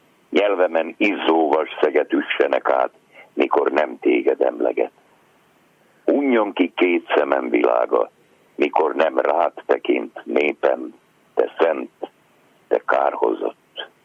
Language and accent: Hungarian; Upper Hungary, Slovakia; De mivel az Isten akaratából erre a területre születtem, itt vagyok otthon, itt a Felvidéken.